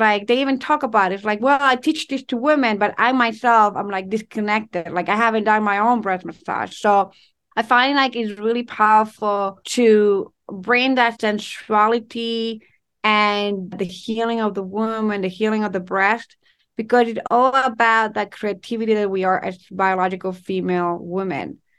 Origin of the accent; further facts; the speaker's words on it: Ecuador; English is a second language; now in United States; because when I move out of my country, because I'm from Ecuador, I moved to New York and Long Island, especially.